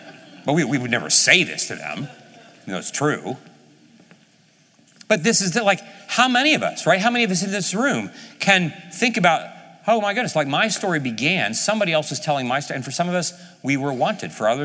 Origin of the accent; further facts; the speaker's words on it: Ohio, United States; I was born and raised in Ohio, and my parents were 45 when I was born. Now in 1962